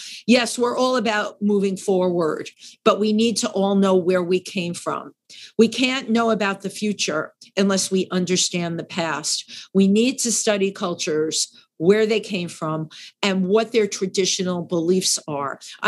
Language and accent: English; Bronx, New York, United States; My family loved living in the Bronx, growing up in the Bronx.